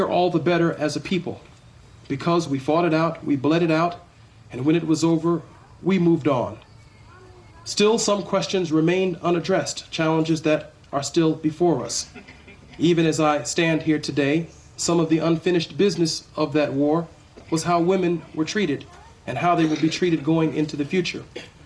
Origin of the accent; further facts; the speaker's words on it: United States; But I'm an American.